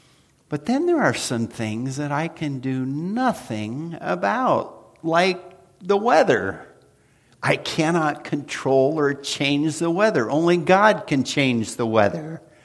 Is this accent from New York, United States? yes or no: no; Oklahoma, United States; I grew up in Oklahoma, wind from a tornado.